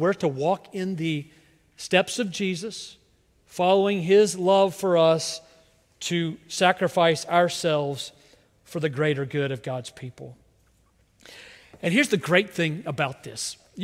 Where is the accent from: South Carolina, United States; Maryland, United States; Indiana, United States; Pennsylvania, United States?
South Carolina, United States; I grew up in South Carolina. We were 50th in education when I grew up.